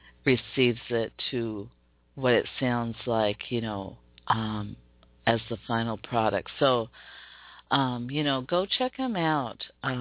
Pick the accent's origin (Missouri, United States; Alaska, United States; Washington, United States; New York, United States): Washington, United States; Seattle; We have amazing talents right here in my hometown of Seattle, Washington